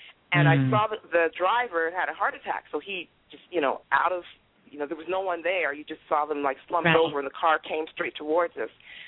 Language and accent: English; Toronto, Ontario, Canada; I grew up in Canada, in Toronto, and there's a city called Scarborough